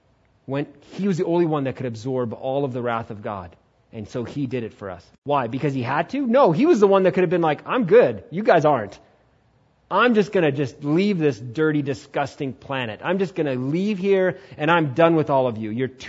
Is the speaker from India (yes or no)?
yes; India; So if you're listening on the radio, I'm Indian, by the way.